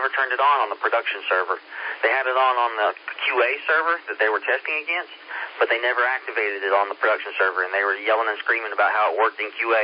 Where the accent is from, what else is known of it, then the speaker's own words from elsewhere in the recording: Florida, United States; So, I'm from Florida originally, so my parents still have a house down there